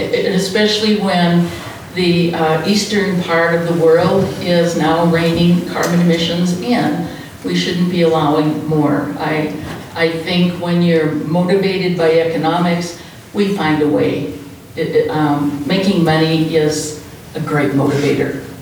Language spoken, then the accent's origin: English; Butte, Montana, United States; I think that I grew up in Butte, so climate change was, I call it global warming actually.